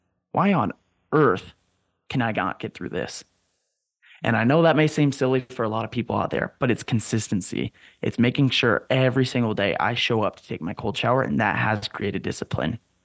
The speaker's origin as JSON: {"language": "English", "region": "California", "country": "United States", "said": "I'm from Southern California. So growing up, my high school, I was one of the minorities being white over there. I was decently close to the border."}